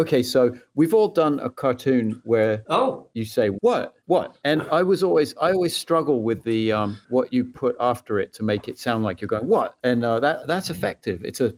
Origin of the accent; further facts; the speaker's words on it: England, United Kingdom; moved away; I grew up in England, and I moved here many years ago